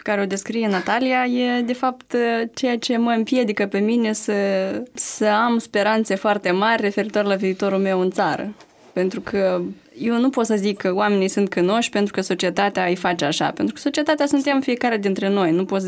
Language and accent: Romanian; Moldova; noi avem încă o problemă, ca moldoveni, ca țară, ca o comunitate.